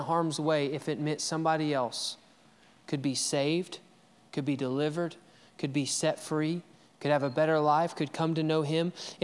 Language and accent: English; Alabama, United States; I'm from Alabama, and sometimes words that are big and long, I don't have a college degree, okay?